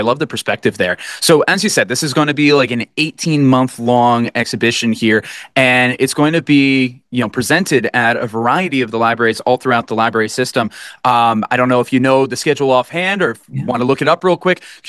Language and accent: English; Poughkeepsie, New York, United States; I grew up in Poughkeepsie, but I went to Hyde Park schools.